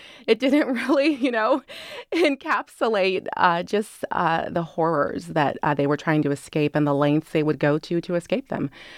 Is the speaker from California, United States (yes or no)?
yes; San Diego, California, United States; because I grew up in San Diego, California.